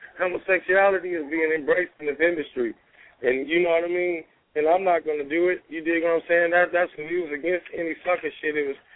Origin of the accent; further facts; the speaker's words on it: San Francisco, California, United States; And, you know, I'm from Frisco, so I'm real. We got a chip on our shoulder about that, because a motherfucker put that on us without thinking everybody in our city is gay.